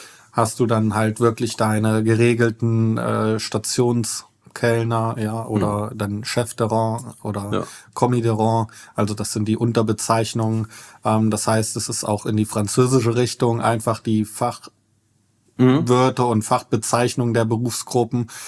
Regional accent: Eschwege, Hesse, Germany; in meiner Heimat- und Geburtsstadt in Eschwege. Mhm. Sagt vielleicht nicht jedem etwas, aber das ist in der Nähe von Kassel, also in Nordhessen.

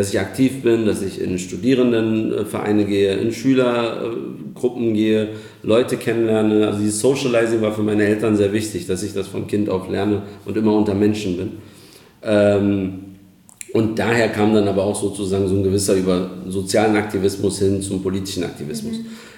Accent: Berlin, Germany; bin gebürtiger Kreuzberger, aufgewachsen in Neukölln. Deshalb, ich sage immer, ich habe einen Kreuzberger Migrationshintergrund.

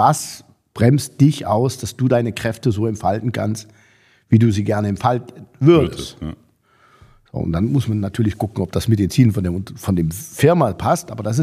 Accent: Eifel, Germany; Ich komme aus der Eifel, da gibt es viel Regen.

